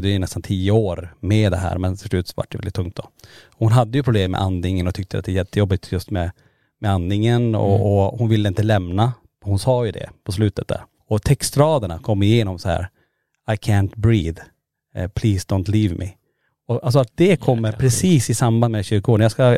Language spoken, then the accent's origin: Swedish; Kiruna, Norrbotten County, Sweden; vi åkte typ till planerna på Lombola där vi är uppvuxna och kollade där.